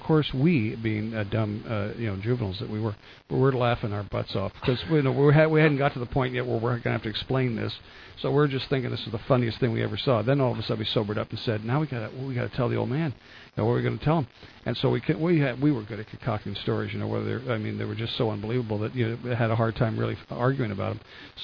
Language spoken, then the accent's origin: English; New Jersey, United States; we got to tell ash can stories because we're from New Jersey.